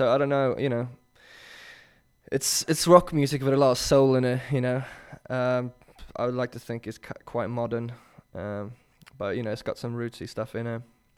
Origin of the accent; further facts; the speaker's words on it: Sweden; also born or lived in London; now in Brooklyn, United States; I lived in London for 10 years. Yeah. You know, I lived in Sweden. I grew up in Sweden.